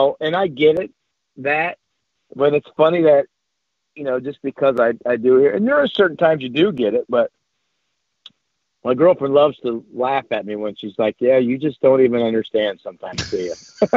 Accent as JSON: {"language": "English", "town": "Akron", "region": "Ohio", "country": "United States", "said": "my thing is my upbringing. I'm from Akron, Ohio. I'm still here, you know."}